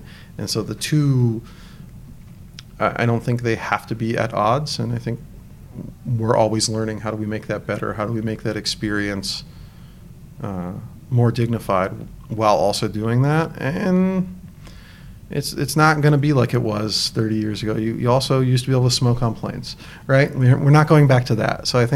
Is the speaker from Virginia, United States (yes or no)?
yes; Virginia, United States; I grew up in Northern Virginia, and so the two airports that we mostly flew through were Dulles and National there.